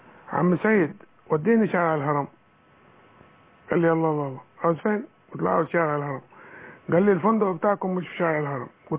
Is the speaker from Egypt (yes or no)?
no; Yemen; وهذا فخر لي اني من اهل اليمن.